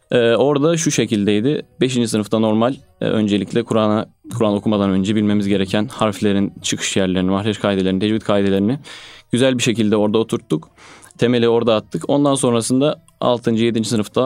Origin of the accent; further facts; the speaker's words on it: Kayseri, Turkey; born there; ben Kayseri'de merkezde doğdum ama memleketimiz Tomarza ilçesi.